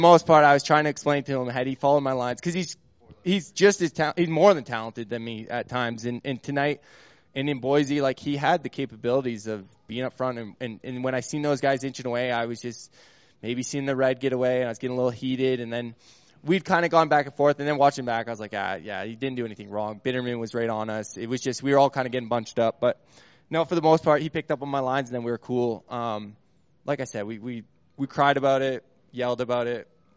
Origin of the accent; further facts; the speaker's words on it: Canada; It's just cool to go into Toronto in my home country.